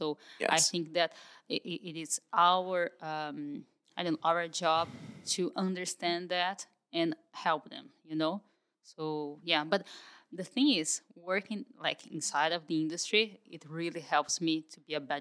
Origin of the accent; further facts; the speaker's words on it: São Paulo, Brazil; I lived in Brazil in the 70s in Campinas, and I was, Campinas is near my hometown. I have family in Campinas.